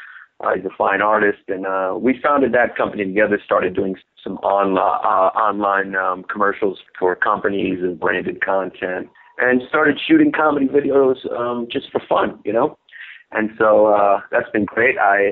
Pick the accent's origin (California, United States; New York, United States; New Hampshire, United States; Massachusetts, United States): New York, United States; New York City; I grew up in New York City and, you know, I dated a bunch of Puerto Rican girls and grew up around Latin culture in Brooklyn.